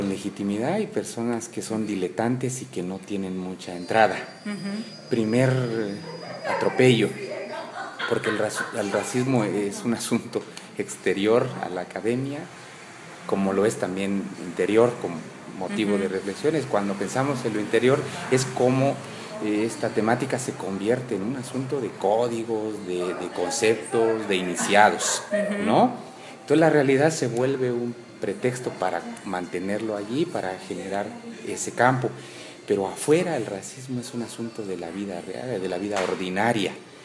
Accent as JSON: {"language": "Spanish", "region": "Chiapas", "country": "Mexico", "said": "Bien, pues primero soy chiapaneco. Nunca había problematizado tanto mi origen hasta que empecé a acercarme al tema del racismo."}